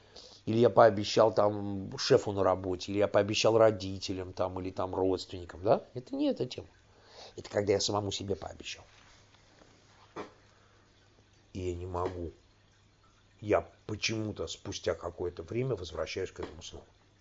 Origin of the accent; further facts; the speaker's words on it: Saint Petersburg, Russia; moved away; Значит, я уехал из тогда еще Советского Союза в 79 году. Сам я питерский.